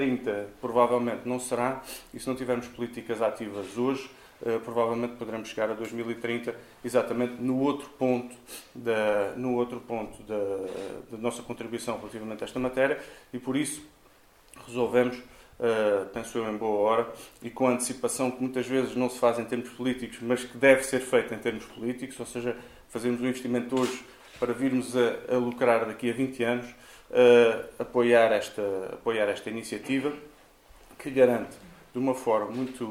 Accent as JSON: {"language": "Portuguese", "region": "Azores", "country": "Portugal", "said": "para todos nós, como açorianos, o acesso a todos os açorianos a técnicas de proteção medicamente assistida na região autónoma dos Açores"}